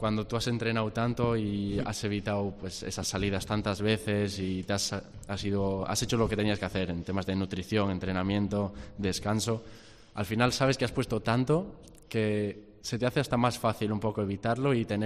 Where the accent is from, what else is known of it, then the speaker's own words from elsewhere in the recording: Cantabria, Spain; also born or lived in Seattle, United States; tomé la decisión de volver a casa, a la tierruca, sabiendo que tenía a Ramón aquí